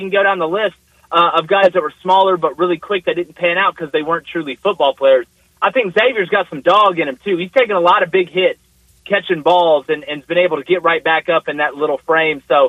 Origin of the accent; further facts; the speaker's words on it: Auburn, Alabama, United States; Look, I'm from Auburn. You know how that is with Auburn, Alabama.